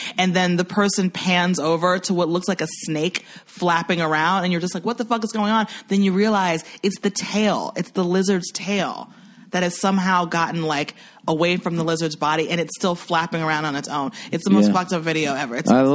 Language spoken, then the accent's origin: English; Atlanta, Georgia, United States; also born or lived in Massachusetts; I mean, I lived there till I was like six.